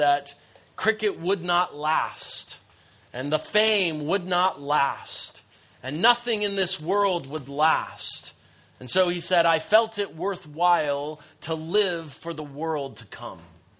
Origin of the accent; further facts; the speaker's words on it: United States; I will confess, as an American, I don't have as much appreciation for that as you should have